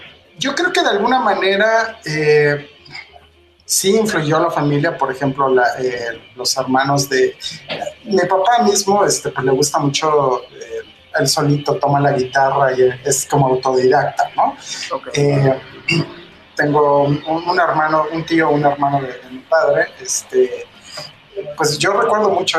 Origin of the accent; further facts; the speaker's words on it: Mexico City, Mexico; Sí, soy oriundo de la Ciudad de México.